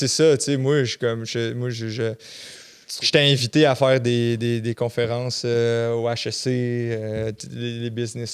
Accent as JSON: {"language": "French", "town": "Saint-Jean-sur-Richelieu", "region": "Quebec", "country": "Canada", "tie": "born there", "said": "moi, je suis né à Saint-Jean-sur-Richelieu."}